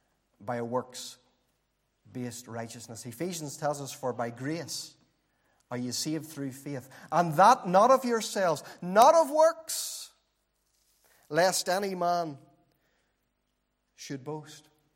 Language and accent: English; Warrenpoint, Northern Ireland, United Kingdom; I came from Warren Point, an extremely Republican town, and it wasn't easy growing up when you came from the Protestant community in a place like Warren Point.